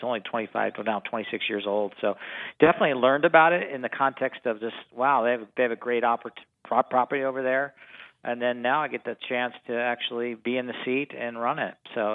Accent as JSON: {"language": "English", "region": "Pacific Northwest", "country": "United States", "said": "I'm from the Northwest. I spent 25 years of my professional career in Portland"}